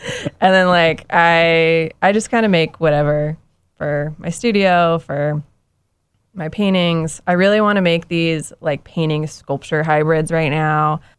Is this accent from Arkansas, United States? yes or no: no; Cary, North Carolina, United States; I grew up just outside of Raleigh in Cary, North Carolina. My family's still all around in that area.